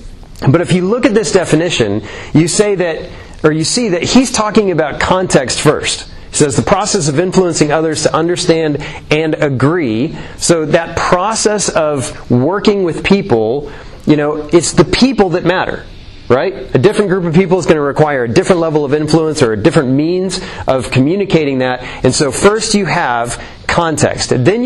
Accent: Colorado, United States; now in Houston, United States; So I grew up in Colorado. Hiking is just a thing that we did.

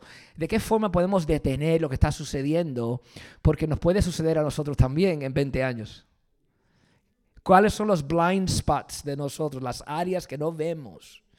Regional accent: United States; born there; Yo soy nacido en Estados Unidos, hijo de padres cubanos. So, ese es mi vida es ser un hispano de segunda generación.

